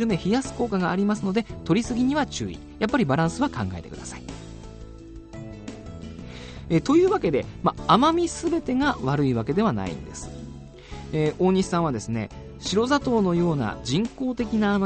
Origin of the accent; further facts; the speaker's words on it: North Kanto, Japan; born there; 僕まあ北関東の生まれなので、子供の頃に結構しょっぱいものを食べた自覚があるんですよ。